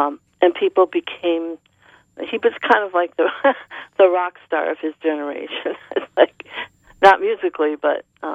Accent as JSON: {"language": "English", "region": "New England", "country": "United States", "tie": "born or raised there", "said": "I grew up in New England, and like most people, were exposed to Ralph Waldo Emerson as a child in school"}